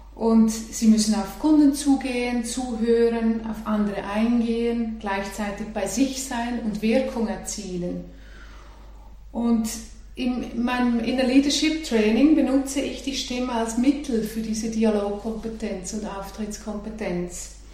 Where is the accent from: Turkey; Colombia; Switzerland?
Switzerland; moved away as an adult; also born or lived in Netherlands; Ich habe dafür mit 20 Jahren mein Heimatland verlassen und bin also als 20-jährige Schweizerin nach Holland emigriert, um da die Schauspielschule zu machen.